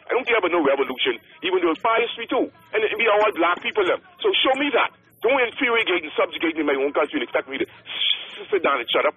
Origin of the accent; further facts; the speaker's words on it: Bahamas; proud to be Bahamian. But don't tell me there's no such thing as organic Bahamian.